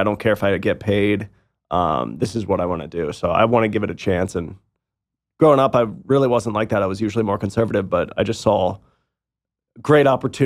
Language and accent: English; Palmyra, United States; Growing up in where we grew up in Palmyra, our football team was, and you remember it too, like we would go to the high school football games when we were young